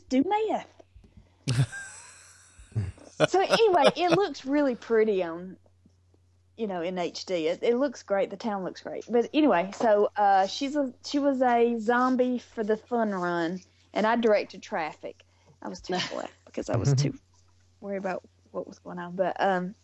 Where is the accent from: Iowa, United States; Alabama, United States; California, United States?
Alabama, United States; Jasper; born there; we live halfway between Jasper and Birmingham. So, like, I was born in Jasper.